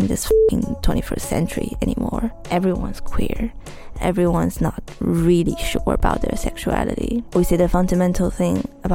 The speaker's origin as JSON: {"language": "English", "region": "Shanghai", "country": "China", "said": "I'm from Shanghai."}